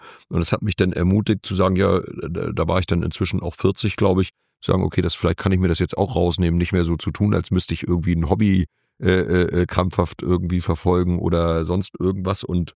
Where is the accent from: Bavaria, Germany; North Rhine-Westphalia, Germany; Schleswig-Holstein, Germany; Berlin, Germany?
Schleswig-Holstein, Germany; zu Hause bei uns in Schleswig-Holstein